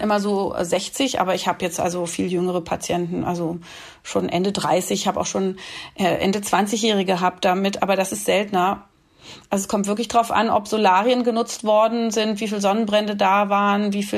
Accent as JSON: {"language": "German", "region": "Berlin", "country": "Germany", "said": "Das ist jetzt, ich bin ja aus Berlin, keine politische Vereinigung"}